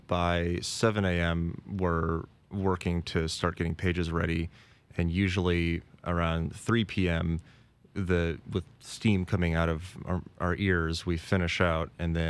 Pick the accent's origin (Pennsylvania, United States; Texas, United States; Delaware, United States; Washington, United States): Washington, United States; Federal Way; Most recently, before this job, I was in Federal Way, where it was my hometown.